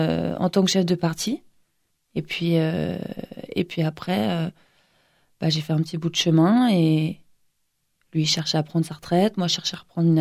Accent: Osny, Île-de-France, France; Je suis née à Pontoise et j'ai vécu toute mon enfance à Osny.

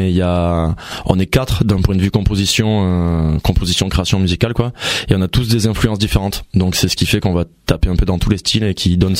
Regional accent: Rodez, Occitanie, France; du coup on est de Rodez, et Rodez, faut savoir que du coup c'est une petite ville et les gens se connaissent et les rencontres se font très vite.

